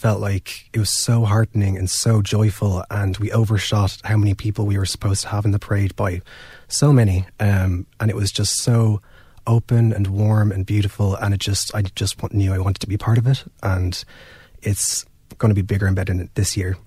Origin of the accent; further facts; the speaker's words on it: Wicklow, Leinster, Ireland; I grew up in Wicklow my whole life, and when you're queer growing up in a small town in Ireland